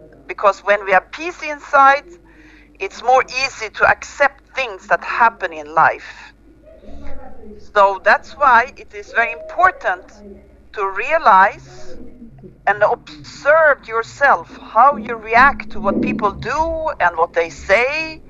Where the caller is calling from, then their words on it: Sweden; English is a second language; I am calling from Sweden in Europe.